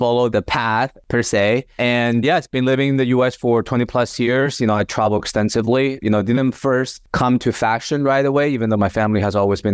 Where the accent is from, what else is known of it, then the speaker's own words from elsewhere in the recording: Madrid, Community of Madrid, Spain; moved away as an adult; also born or lived in Shanghai, China; now in United States; I was born in Shanghai, China. Grew up there up until fourth grade, and then moved to Madrid, Spain, and that's where I grew up. I feel very much as Chinese, as Spaniard, as American, just because now I've lived in the States for 20 plus years.